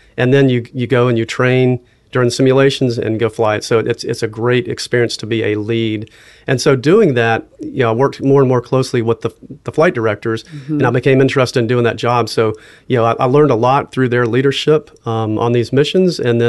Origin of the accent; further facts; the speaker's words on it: Martinsville, Virginia, United States; I'm from a small town in southwestern Virginia called Martinsville, and grew up there and was interested in space and aviation from an early age.